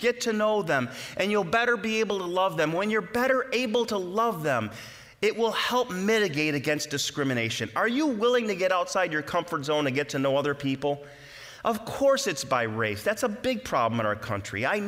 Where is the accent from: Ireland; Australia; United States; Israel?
United States; Rochester, New York; also born or lived in Florida / Dallas; I was from Rochester, even though I had lived in Florida and moved to Dallas from Florida, not directly from Rochester.